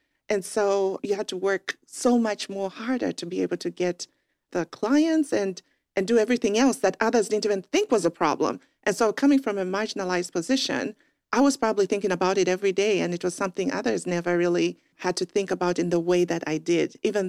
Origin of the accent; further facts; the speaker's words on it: Zambia; also born or lived in England; now in United States; I'm originally from Zambia, South Central Africa, went to school in England, and then moved over to the U.S.